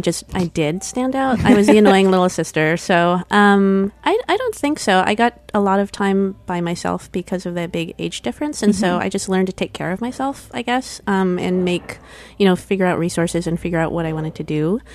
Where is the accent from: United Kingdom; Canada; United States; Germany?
United States; Sacramento, California; I'm from Sacramento. I am born and bred Californian. My family's been there for 4 or 5 generations. So I'm definitely a West Coast girl.